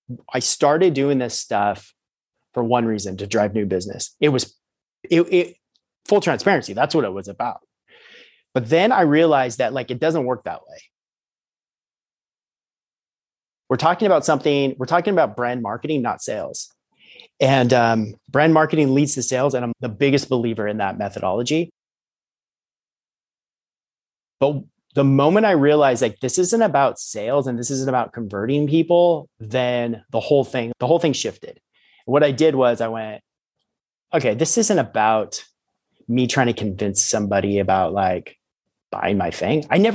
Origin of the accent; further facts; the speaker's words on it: California, United States; I grew up in California. I was a diehard Oakland A's fan.